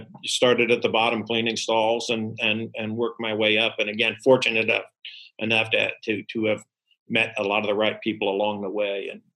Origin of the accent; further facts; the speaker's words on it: Great Barrington, Massachusetts, United States; I grew up in Massachusetts in Great Barrington, and we looked forward to the fair every year.